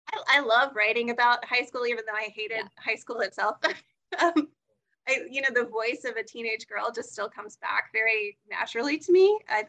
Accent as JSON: {"language": "English", "region": "Virginia", "country": "United States", "tie": "born or raised there", "said": "back to a small town in Virginia right before I started the book. And even though I wasn't living in my hometown, I had that experience of like, oh, I'm back in this area I grew up"}